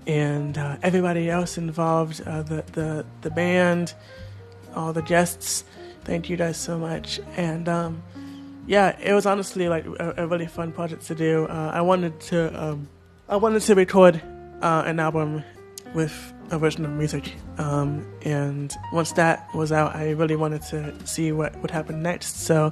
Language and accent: English; New Jersey, United States; Growing up in Jersey, honestly, it's still, you know, really fascinating to me, like, you know, learning about, you know, what's around you